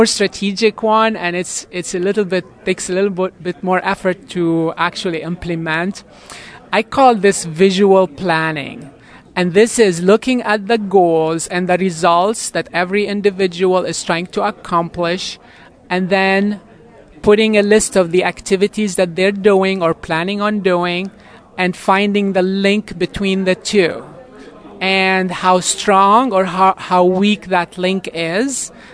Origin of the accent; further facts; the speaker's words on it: Lebanon; I grew up in Lebanon.